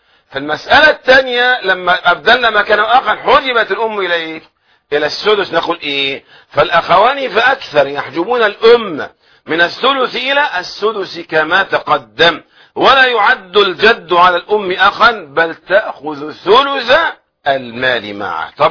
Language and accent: Arabic; Egypt; بمسألة الوصية الواجبة الشهيرة عندنا في مصر